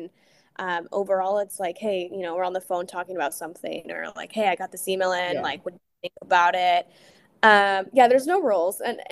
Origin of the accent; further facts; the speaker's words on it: Bakersfield, California, United States; also born or lived in Los Angeles; now in Portland, United States; I grew up in Bakersfield originally, but because I was doing commercials when I was young, I was always going back and forth between there and LA. So LA is home to me. I currently reside in Portland, Oregon.